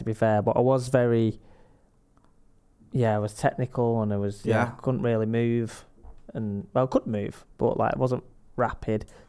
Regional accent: Droylsden, North West England, United Kingdom; When I first broke into the Accrington team in the Manchester Evening News and the Tameside Advertiser, because I'm from Drawsden, it had … or something like that coming through.

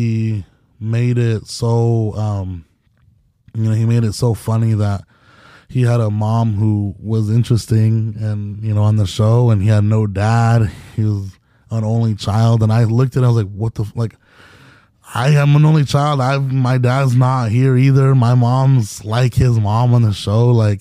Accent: Hanford, California, United States; I grew up in Hanford, which is like 3.5 hours south or north of LA.

